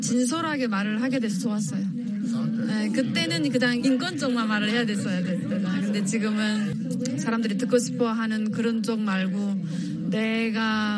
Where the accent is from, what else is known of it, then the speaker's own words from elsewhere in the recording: North Korea; also born or lived in China; 저는 북한에서 뭐 했고 어떻게 북한 탈북했고 그다음에 중국에서 어떻게 살았고